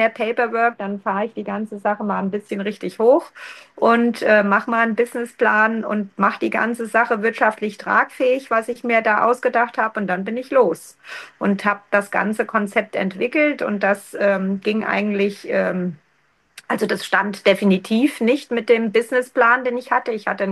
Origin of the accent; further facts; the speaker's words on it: Hesse, Germany; Ich komme aus dem Land Dillkreis. Das ist in Hessen. Bis Kirchen heißt das Örtchen.